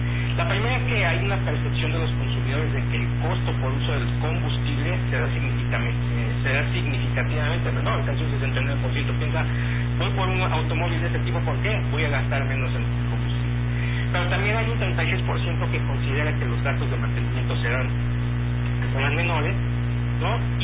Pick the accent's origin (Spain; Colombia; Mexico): Mexico; en la mentalidad de nosotros como mexicanos y consumidores